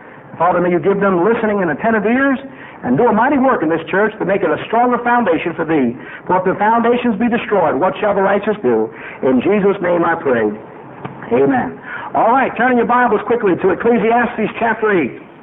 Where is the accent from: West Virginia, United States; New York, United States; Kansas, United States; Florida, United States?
New York, United States; New York City; I grew up in the Catholic Church in New York City, didn't get saved until I was 22 years old.